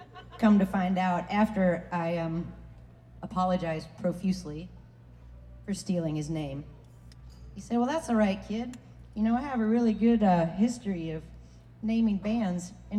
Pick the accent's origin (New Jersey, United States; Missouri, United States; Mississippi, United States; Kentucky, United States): Kentucky, United States; now in Portland, United States; Actually, I'm from Kentucky. I live in Portland, and I really love Kentucky.